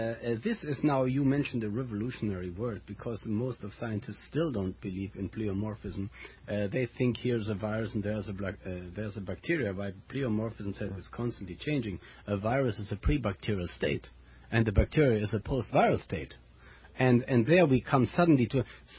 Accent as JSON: {"language": "English", "country": "Germany", "second_language": "English", "said": "I'm from Germany. I have always difficulty with the English."}